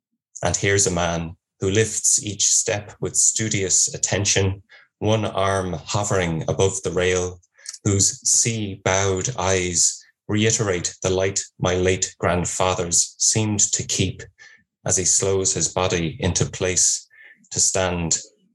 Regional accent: Dublin, Leinster, Ireland; now in Galway, Ireland; So I'm talking to you from Galway on the west coast of Ireland. I'm from Dublin originally, which is on the east coast.

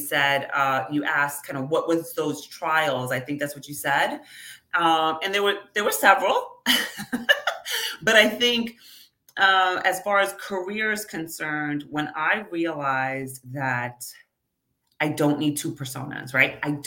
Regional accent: New York, United States; I guess appropriate because I'm from New York, but okay, I didn't know what that meant.

